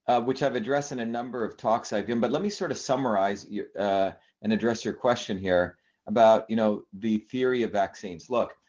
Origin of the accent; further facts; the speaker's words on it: India; now in United States; I grew up in India, which had a caste system, was very interested in politics, was an activist throughout most of my life.